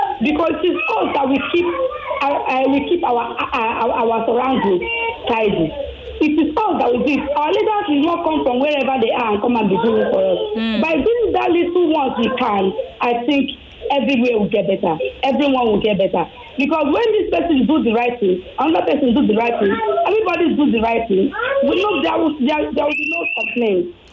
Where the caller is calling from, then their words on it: Lagos, Nigeria; I'm calling from Ibiye, Lagos.